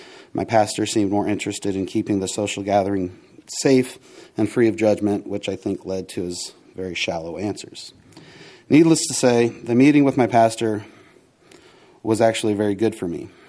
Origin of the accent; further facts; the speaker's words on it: New Haven, Indiana, United States; I grew up in New Haven, Indiana, the youngest of three children. My father was a computer programmer. My mother was a nurse.